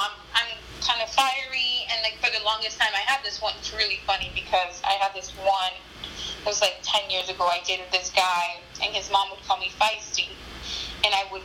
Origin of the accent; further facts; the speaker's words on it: United States; But because I grew up in America, I really never felt like, oh, well, I'm a Latina